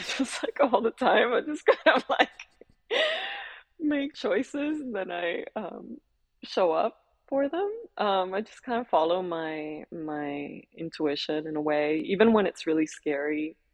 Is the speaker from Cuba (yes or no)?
yes; Cuba; that tropical, colorful life that I grew up in Cuba.